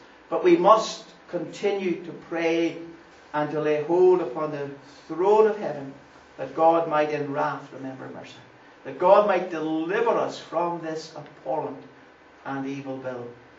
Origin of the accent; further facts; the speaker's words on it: Northern Ireland, United Kingdom; I'm from Northern Ireland. I don't know if my English is all that good. We speak a little bit different over here.